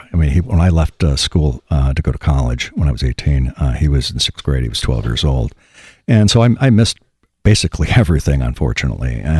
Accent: New York, United States; took the show home to my hometown in upstate New York

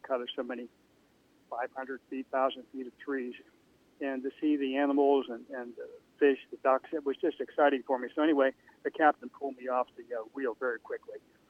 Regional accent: Pittsburgh, Pennsylvania, United States; I come from Pittsburgh, Pennsylvania.

